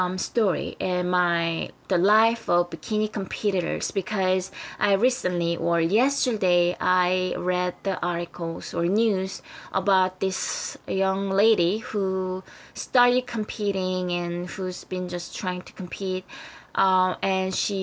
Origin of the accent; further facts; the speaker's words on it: South Korea; moved away as an adult; now in United States; I'm totally Korean because I was born and raised in Korea for about 20 years. And then I moved to the States